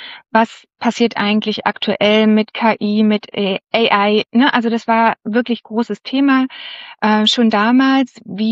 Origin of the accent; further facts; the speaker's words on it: Berlin, Germany; auch als Berlinerin für die Charité zu arbeiten